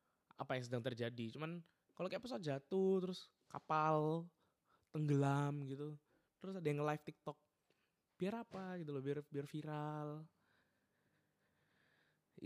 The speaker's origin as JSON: {"language": "Indonesian", "town": "Surabaya", "region": "East Java", "country": "Indonesia", "said": "Aku juga orang Surabaya. Kita lagi di Surabaya, kita lagi di rumah nih"}